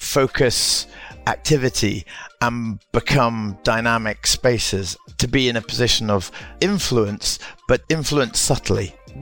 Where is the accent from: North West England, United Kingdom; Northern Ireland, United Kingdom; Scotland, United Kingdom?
Scotland, United Kingdom; Aberdeen; Well, I'm from Scotland. I come from Aberdeen. The Highlands are very close to my heart.